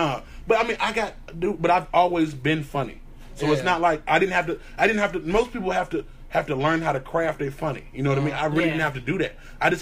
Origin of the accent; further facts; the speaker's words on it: Virginia, United States; Mississippi. I'm from Virginia.